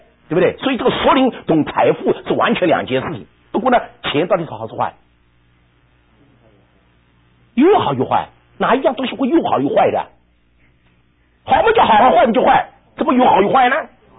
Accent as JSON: {"language": "Chinese", "region": "Shanghai", "country": "China", "said": "我上海人啊，我上海人，我说你原谅我啊。"}